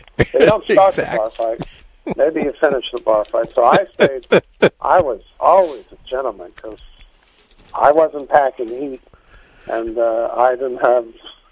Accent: Staten Island, New York, United States; Now, Steve, I grew up in Staten Island

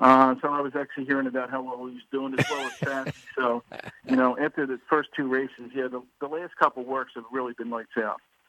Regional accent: Philadelphia, Pennsylvania, United States; you know, I grew up in Northeast Philly, and I was a fan of horse racing.

